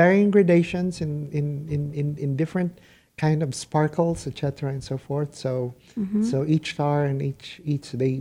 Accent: Philippines; born there; I was born in the Philippines, and when my adopted grandmother passed away, I think I was 6 years old or 7 years old.

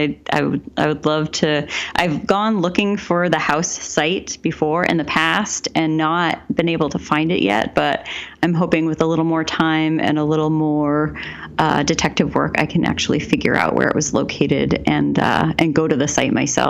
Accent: Portland, United States; The house I grew up in here in Portland

